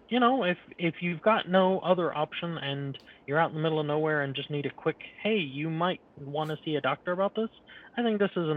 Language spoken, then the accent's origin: English; Australia; coming from Australia, my home country